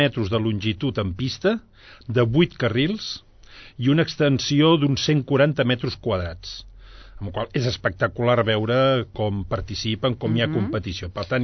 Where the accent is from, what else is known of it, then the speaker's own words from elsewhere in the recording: Barcelona, Catalonia, Spain; soc de Barcelona, vinc ara a Llinars del Vallès